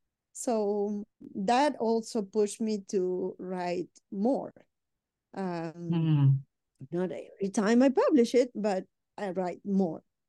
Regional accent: Buenos Aires, Argentina; now in Miami, United States; I come from Buenos Aires. Buenos Aires is a very cultural city

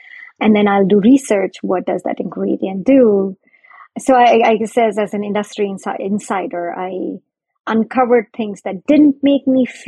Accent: India; I grew up in a household where my mother loved to cook. I grew up in India.

